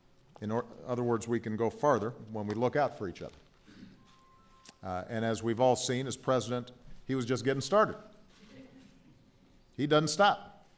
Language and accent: English; Hawaii, United States; including one kid with a funny name growing up in Hawaii